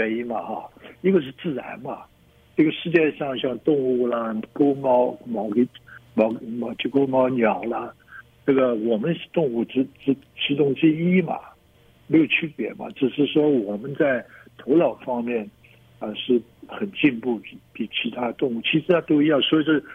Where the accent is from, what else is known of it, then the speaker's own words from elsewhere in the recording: China; 像我们过去在中国长大的时候，就是一个村庄，我是一个村庄长大，我从1岁到12岁，是到8岁，我是在农村长大。